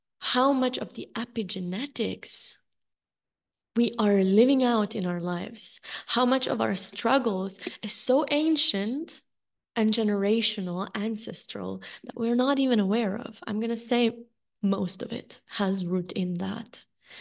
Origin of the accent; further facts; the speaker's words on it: Slovenia; I never really felt a sense of belonging in my home country of Slovenia.